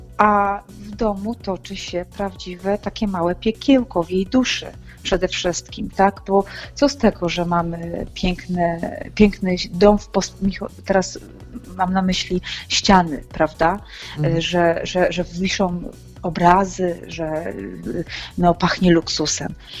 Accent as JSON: {"language": "Polish", "town": "Wolin", "region": "West Pomeranian Voivodeship", "country": "Poland", "said": "ja jestem dziewczyną z Wolina, prawda? Po prostu małego miasteczka, gdzie, tak jak już powiedziałam, siadałam nad brzegiem rzeki Dziwnej"}